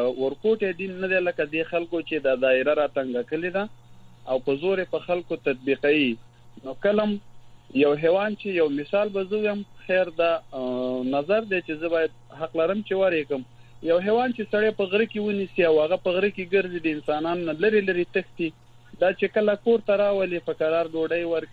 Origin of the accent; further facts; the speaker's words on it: Afghanistan; مونږ افغانان یو زمونږ د ټول افغانانو کلچر یو دی